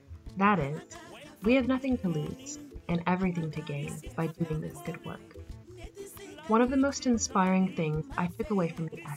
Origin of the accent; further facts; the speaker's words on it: Austin, Texas, United States; touched on things I too had experienced growing up in Austin, Texas.